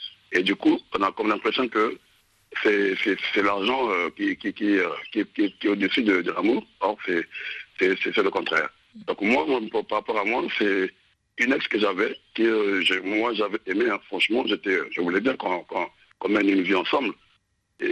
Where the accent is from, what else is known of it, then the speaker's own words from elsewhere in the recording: Brazzaville, Republic of the Congo; now in Europe; moi, je suis congolais de Brazzaville, je suis ici en Europe, avant que je ne vienne plus, j'étais chez moi